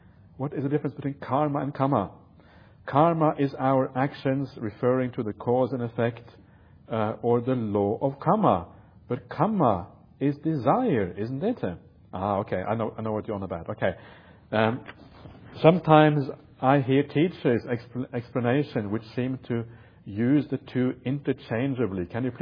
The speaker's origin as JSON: {"language": "English", "country": "Norway", "tie": "born or raised there", "said": "I remember when I grew up in Norway, sometimes it was minus 20 outside."}